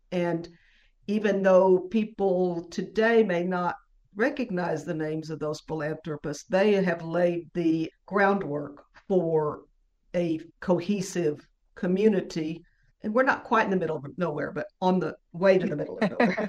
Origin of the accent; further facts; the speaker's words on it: El Paso, Texas, United States; I grew up in El Paso, Texas, and I knew they have 915 day out there, which is their area code